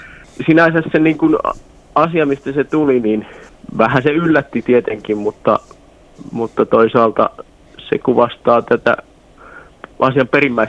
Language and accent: Finnish; Ostrobothnia, Finland; koska ollaan pohjalaisia